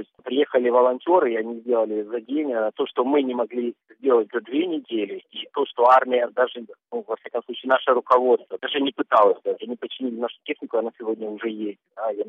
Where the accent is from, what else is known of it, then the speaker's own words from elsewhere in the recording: Crimea, Ukraine; я вообще крымский татарин.